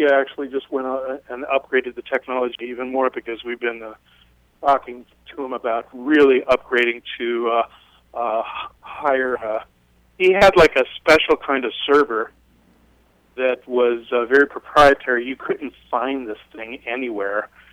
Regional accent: California, United States; And the weirdest thing is that it was in my hometown.

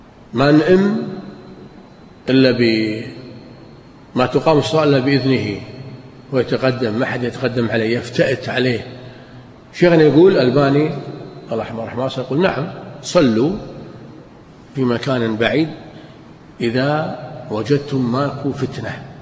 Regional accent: Kuwait; وإحنا عندنا بالكويت نبي بس ريحة مطر

